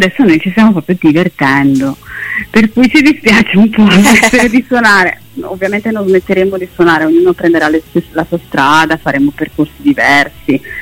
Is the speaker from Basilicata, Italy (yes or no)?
no; Brescia, Lombardy, Italy; noi siamo di Brescia